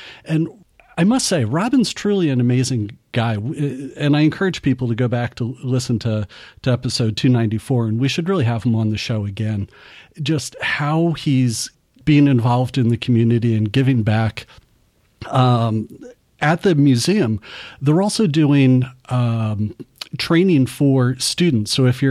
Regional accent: New Jersey, United States; moved away as an adult; now in California, United States; growing up in New Jersey was my first chapter. Attending college was a different chapter. Moving to California, starting my career was yet another.

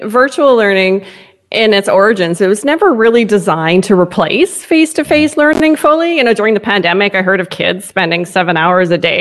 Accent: Canada; As a Canadian

